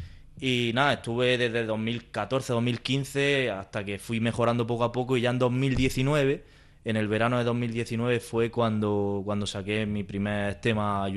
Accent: Las Norias de Daza, Andalusia, Spain; Sí, sí, yo soy de las Norias de Daza

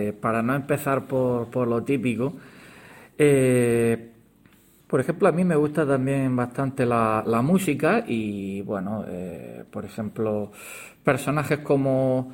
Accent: Spain; yo como español he tenido la suerte de haber podido disfrutar

